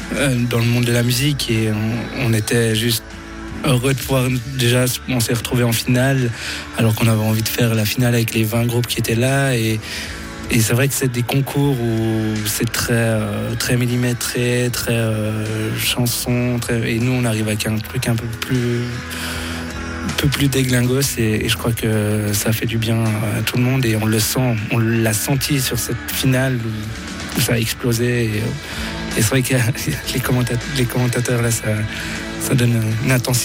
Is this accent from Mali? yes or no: no; Switzerland; on est suisse, on est d'un pays où on a le droit de le faire